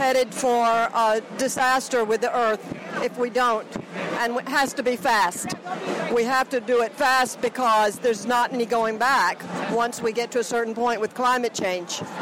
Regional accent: Philadelphia, Pennsylvania, United States; I'm from Philadelphia.

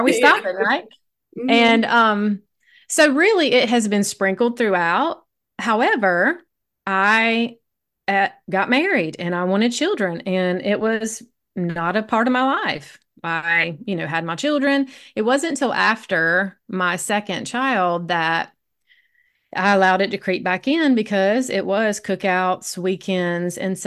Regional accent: the South, United States; So my story is born and raised in the South, had a great family growing up.

